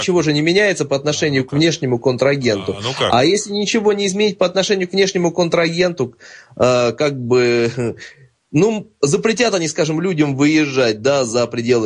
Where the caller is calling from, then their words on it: Lipetsk, Lipetsk Oblast, Russia; я вас из Липецка беспокою.